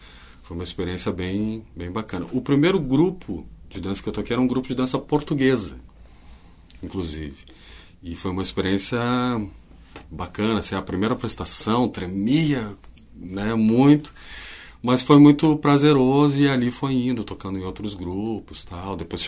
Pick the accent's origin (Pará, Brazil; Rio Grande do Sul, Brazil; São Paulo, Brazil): Rio Grande do Sul, Brazil; Porto Alegre; moved away; also born or lived in Santa Catarina; Sou natural aqui de Porto Alegre.